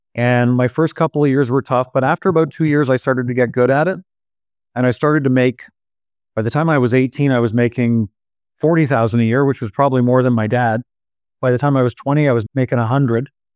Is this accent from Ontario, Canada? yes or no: yes; Ottawa, Ontario, Canada; I did not grow up in a family where wealth was discussed. I grew up in Ottawa, Canada.